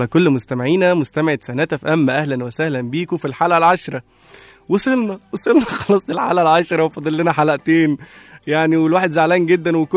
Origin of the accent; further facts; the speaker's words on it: Egypt; وده يعني احنا كمصريين احنا بنعرف نعمل ده.